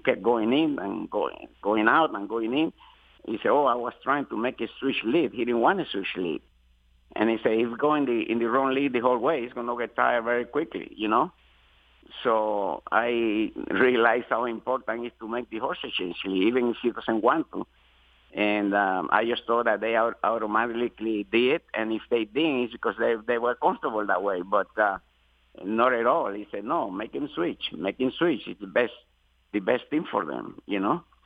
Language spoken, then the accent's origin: English; Panama; English is a second language; now in United States; Oh yeah, when I came from Panama, I thought I knew how to ride. Believe me, I learned a lot in this country.